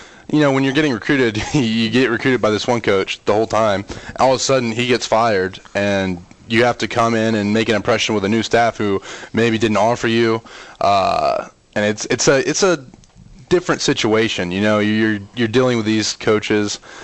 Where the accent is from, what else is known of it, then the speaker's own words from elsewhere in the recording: Texas, United States; Yeah, I was raised in Texas.